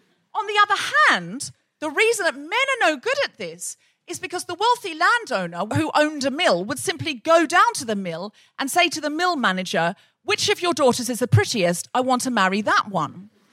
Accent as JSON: {"language": "English", "country": "Australia", "tie": "born or raised there", "said": "She's someone I grew up with in Australia."}